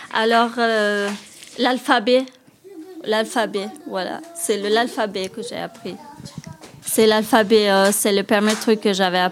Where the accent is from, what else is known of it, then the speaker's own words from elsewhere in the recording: Kosovo; French is a second language; moved away as an adult; now in Switzerland; je suis arrivée en Suisse, je viens du Kosovo, j'ai arrivé en Suisse en 2017 et puis j'ai commencé les cours de français